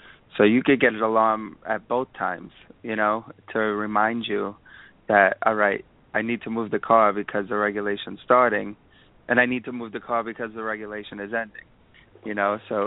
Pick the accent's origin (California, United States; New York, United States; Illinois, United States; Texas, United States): New York, United States; born there; Well, I was born in New York, so I've always been around parking.